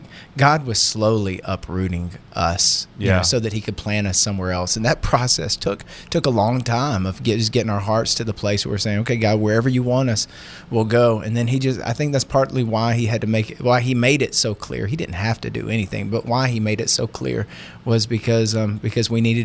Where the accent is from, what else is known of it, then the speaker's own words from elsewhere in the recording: Lawrenceville, Georgia, United States; also born or lived in Decatur; So I was born there and grew up in Lawrenceville, Georgia, which is right smack in the middle of Gwinnett Count